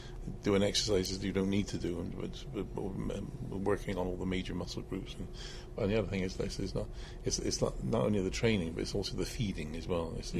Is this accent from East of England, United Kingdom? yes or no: no; Bristol, South West England, United Kingdom; I'm from Bristol. My home is in Bristol